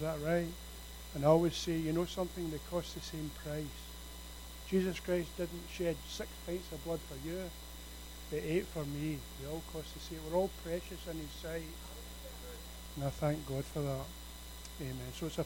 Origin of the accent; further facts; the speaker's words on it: Scotland, United Kingdom; I'm British, a small B. I'm Scottish with a capital S.